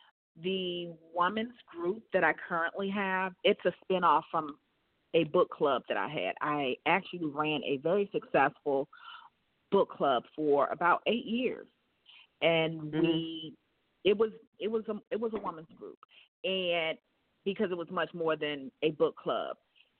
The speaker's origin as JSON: {"language": "English", "town": "Newport News", "region": "Virginia", "country": "United States", "lives_now": "Charlotte, United States", "said": "Well, I am originally from the Hampton, Newport News area of Virginia. And I came to Charlotte about 13 years ago."}